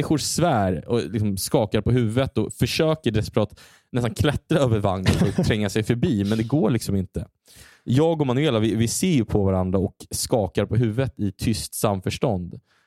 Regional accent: Chile; Swedish is a second language; Och de hör att jag är från Chile på min accent när jag pratar med dem.

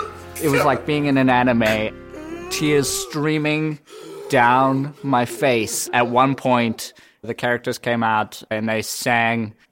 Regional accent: South Africa; moved away as an adult; I'm 26 years old and I'm a booking agent. I moved here from South Africa, my hometown

